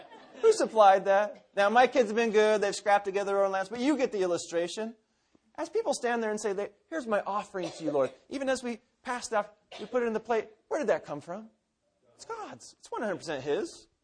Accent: Seattle, Washington, United States; Because I'm a city boy. I'm from Seattle.

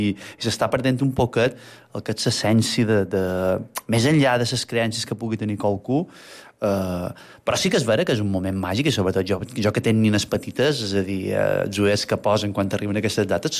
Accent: Bunyola, Balearic Islands, Spain; I a Bunyola, que és el meu poble

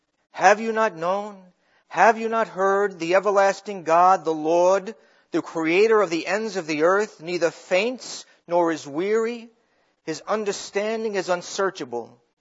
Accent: Long Island, New York, United States; Now, I came from New York on Long Island. We were about 0 feet above sea level

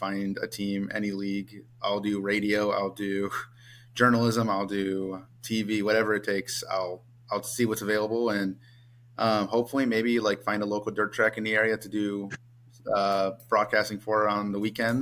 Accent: Clyde, Ohio, United States; I'm from Clyde, Ohio, a small town near Cedar Point.

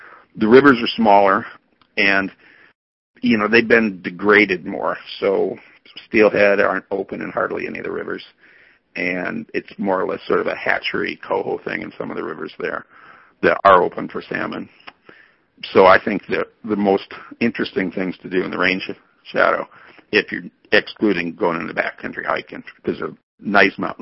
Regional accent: Sequim, Washington, United States; I'm from Squim East, yeah

